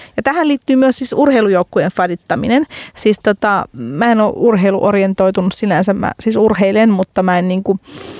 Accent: Helsinki, Uusimaa, Finland; Ja mä oon itse Helsingistä

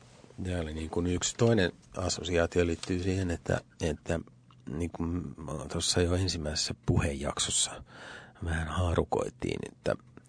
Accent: Helsinki, Uusimaa, Finland; itse mä en ole koskaan asunut meren rannalla, paitsi, no olen kyllä helsinkiläinen.

